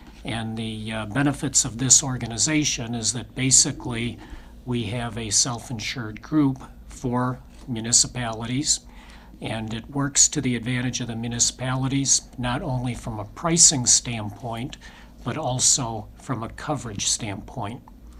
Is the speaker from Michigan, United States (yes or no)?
yes; Royal Oak, Michigan, United States; also born or lived in Detroit; I was born in Detroit, lifelong resident, grew up in Royal Oak. Graduated from Central Michigan after going to high school in Royal Oak.